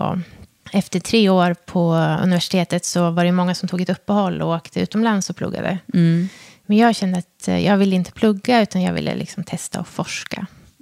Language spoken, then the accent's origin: Swedish; Hudiksvall, Gävleborg County, Sweden; Jag är ju född och uppvuxen i Hudiksvall i min familj med mamma och pappa och en storebror.